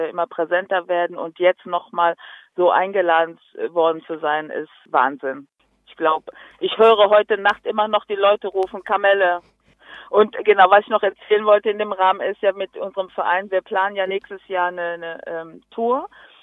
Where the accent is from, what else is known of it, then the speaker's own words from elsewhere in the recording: Cologne, North Rhine-Westphalia, Germany; weil ich mich mit Köln sehr verbunden fühle. Ich bin Kölnerin, das sage ich auch immer gerne und ich liebe Köln.